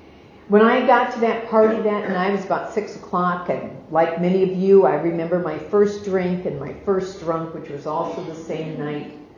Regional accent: Midwest, United States; I was raised in the Midwest of the United States by really good hard working, tax paying, lawn mowing, cookie baking kind of people.

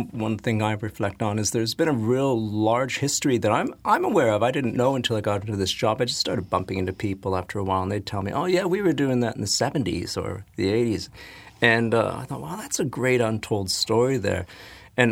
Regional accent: Canada; moved away as an adult; now in Christchurch, New Zealand; I'm a Canadian guy. I've been here about 28 years, so this is my home. I'm a Kiwi now. Lived in Christchurch almost all of it. Been a hippie up in Nelson for 5 years.

